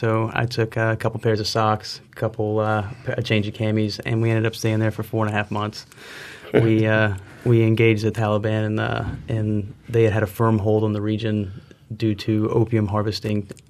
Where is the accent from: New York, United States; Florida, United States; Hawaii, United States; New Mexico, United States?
Florida, United States; Tallahassee; And I grew up here in Tallahassee. I'm a Tallahassee native.